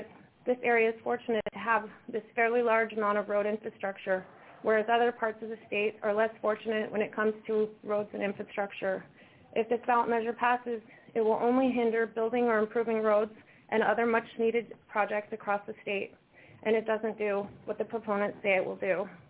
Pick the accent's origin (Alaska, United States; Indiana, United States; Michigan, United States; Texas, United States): Alaska, United States; Nome; I am here today because I was born and raised here in Nome. I've lived in Alaska my whole life, and I hope to be able to continue living here for the rest of it.